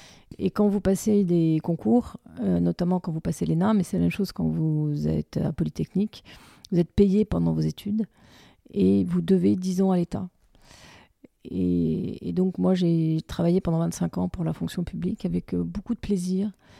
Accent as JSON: {"language": "French", "town": "Paris", "region": "Île-de-France", "country": "France", "tie": "born or raised there", "also_born_or_lived": "Denmark", "said": "J'ai grandi à Paris, mais en allant beaucoup au Danemark."}